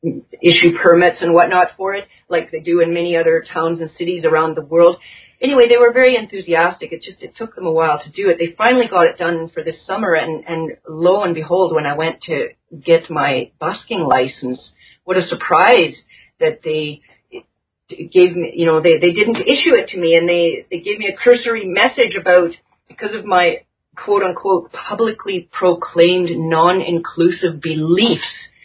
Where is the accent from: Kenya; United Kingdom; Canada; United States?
Canada; born or raised there